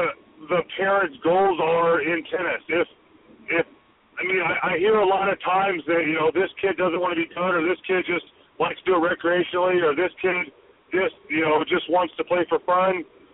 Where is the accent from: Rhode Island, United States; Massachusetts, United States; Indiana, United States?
Indiana, United States; Evansville; I grew up in Evansville, Indiana, and right now it's a town of about 300,000 in the surrounding areas.